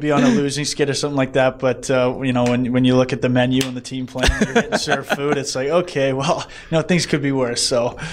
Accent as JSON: {"language": "English", "country": "Canada", "tie": "born or raised there", "said": "growing up in Canada is win a Stanley Cup, right?"}